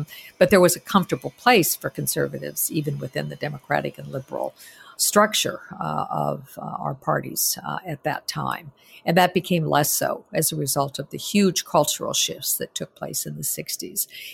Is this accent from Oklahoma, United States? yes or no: no; Albuquerque, New Mexico, United States; I mean, again, growing up in Albuquerque, my friends were my cousins.